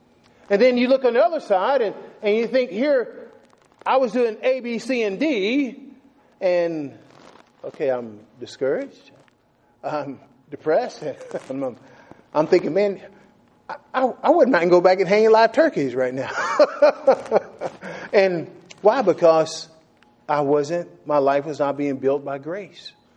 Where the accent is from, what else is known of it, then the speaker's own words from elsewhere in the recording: the South, United States; accent: Southern; my big Southern accent in there back when I was more Southern than now